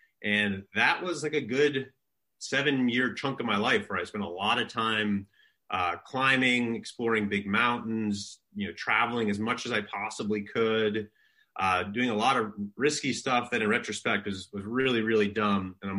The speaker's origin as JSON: {"language": "English", "region": "New York", "country": "United States", "tie": "born there", "said": "So I was born in New York in the early 1980s. And my dad is a Turkish immigrant. My mom comes from South Dakota farming stock. I grew up in a big family, 6 brothers and sisters."}